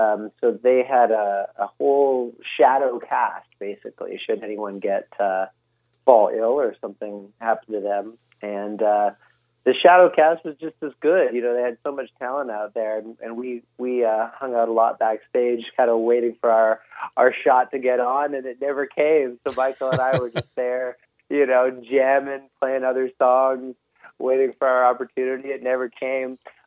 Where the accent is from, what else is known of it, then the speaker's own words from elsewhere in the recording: Canada; Since I'm Canadian, that's how we pronounce our Z's. We say Zed.